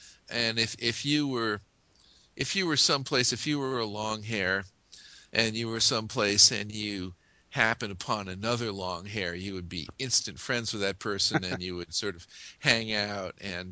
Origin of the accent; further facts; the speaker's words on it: Glen Rock, New Jersey, United States; I was from Glen Rock, which is the town immediately to the south in Bergen County, New Jersey.